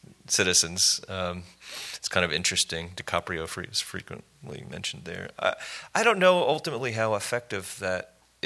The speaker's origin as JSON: {"language": "English", "region": "Pennsylvania", "country": "United States", "tie": "born or raised there", "said": "I grew up in Pennsylvania. We don't call ourselves a state. We're a commonwealth."}